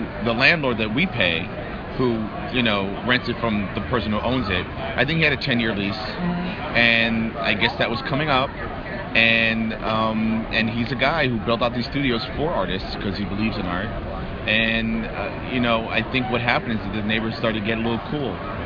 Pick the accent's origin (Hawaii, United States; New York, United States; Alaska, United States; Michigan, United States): New York, United States; Manhattan; I was born and raised in Manhattan, and I moved to Brooklyn because it was cheaper.